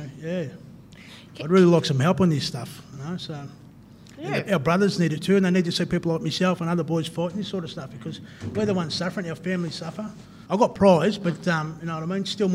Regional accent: Echuca, Victoria, Australia; born there; I found it from South Australia and up Bendigo way, got some family up there too. Echuca mainly, so I was born up in Echuca. Yeah, but my father's from South Australia, so yeah, bit of a mix there.

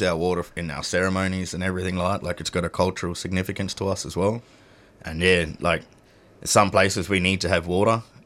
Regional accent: Mataranka, Northern Territory, Australia; I'm from Mataranka.

